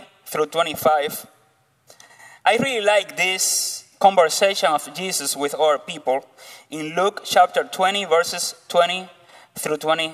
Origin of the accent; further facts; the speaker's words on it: Cuba; accent: Cuban; If I said something wrong because my Cuban accent, please forgive me.